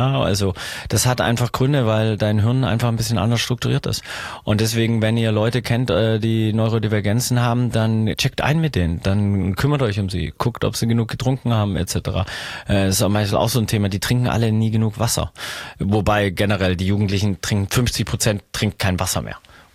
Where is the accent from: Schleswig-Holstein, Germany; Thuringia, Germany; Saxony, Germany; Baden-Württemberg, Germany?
Baden-Württemberg, Germany; Ludwigsburg; Ich komme ja aus Ludwigsburg, das ist nochmal 18 Kilometer außerhalb. Das ist eine kleine 80.000er Stadt, Filmakar, daher kennt man es vielleicht und so.